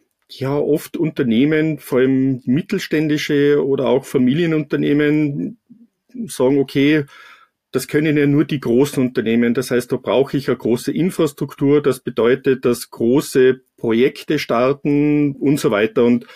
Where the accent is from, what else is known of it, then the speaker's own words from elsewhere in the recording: Tyrol, Austria; Ich komme aus Tirol oder sitze in Tirol